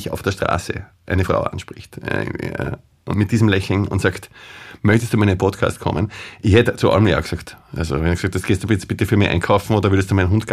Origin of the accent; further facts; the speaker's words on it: Salzburg, Austria; born there; now in Krems, Austria; ich bin gebürtiger Salzburger, der in Wien für ganz Österreich arbeitet, aber in Krems lebt.